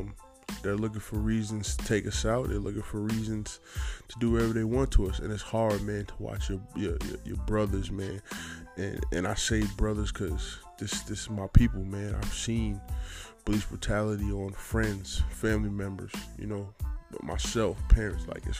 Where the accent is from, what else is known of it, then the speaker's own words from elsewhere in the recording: New York City, New York, United States; it's rough, man, because I'm from New York City.